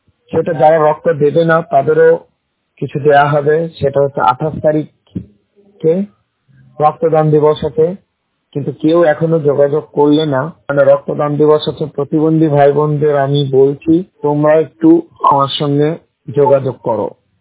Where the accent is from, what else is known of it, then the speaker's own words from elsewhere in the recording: Murshidabad, West Bengal, India; আমার বাড়ি মুর্শিদাবাদ, ভগবান ভোলা থানা।